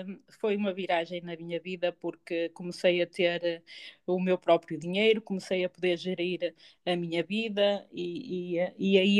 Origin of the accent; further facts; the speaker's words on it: North, Portugal; Portanto, sou do Norte, vivo em Famalicão.